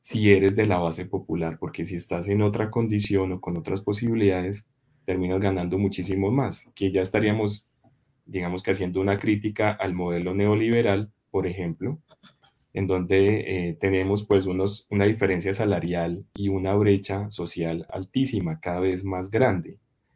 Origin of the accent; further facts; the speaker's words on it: Colombia; porque realmente aportamos, lo podemos decir como colombianos, una mirada diferencial, ¿no?